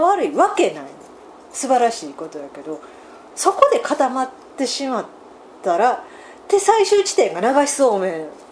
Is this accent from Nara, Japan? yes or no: yes; Nara, Japan; 私奈良県人と言いますけど、奈良県人ですけど、